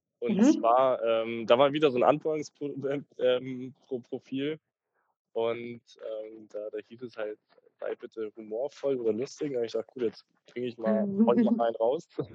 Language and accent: German; Stuttgart, Baden-Württemberg, Germany; den kann man in Stuttgart, ich komme übrigens aus Stuttgart, mieten